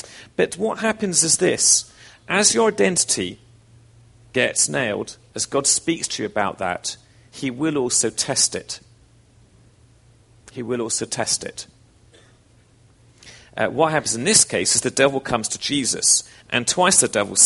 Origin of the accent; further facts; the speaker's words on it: England, United Kingdom; This is from when I grew up in England.